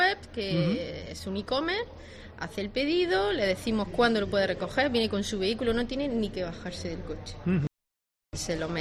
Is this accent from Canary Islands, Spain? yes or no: no; Andalusia, Spain; somos una familia andaluza con raíces en Málaga.